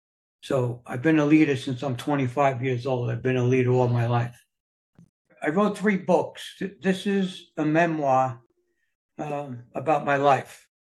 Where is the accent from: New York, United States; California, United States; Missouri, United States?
New York, United States; New York City; I was born and raised in New York City. I come from the streets of New York. We come from a poor background.